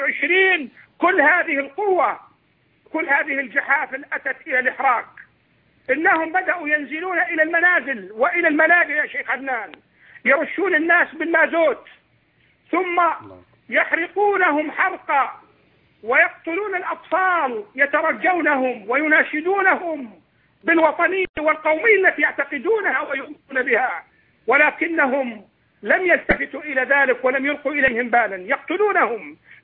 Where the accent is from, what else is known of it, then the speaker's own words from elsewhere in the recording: Syria; نحن أهل سورية، نحن المسلمون